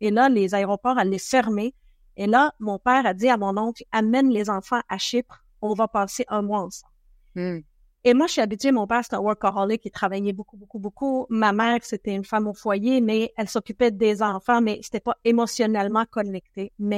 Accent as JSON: {"language": "French", "country": "Lebanon", "said": "Moi, je viens du Liban."}